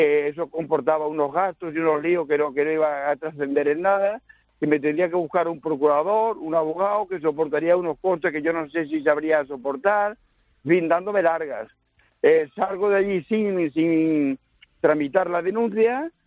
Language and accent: Spanish; Castro del Río, Andalusia, Spain; now in Blanes, Spain; yo soy hijo adoptivo de Blanes, yo soy natural de Córdoba, de un pueblo de Castro del Río, Córdoba.